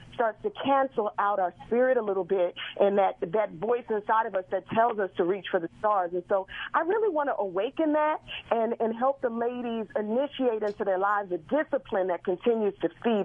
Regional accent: Philadelphia, Pennsylvania, United States; now in Atlanta, United States; Number one, I live in Atlanta now, but Philly is still my heart. I grew up in West Oak Lane. I grew up in Cheltenham Mall, riding the XH bus up and down Broad Street.

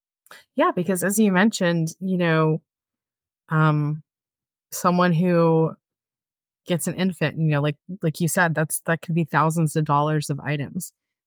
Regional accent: Florida, United States; we're originally from Florida

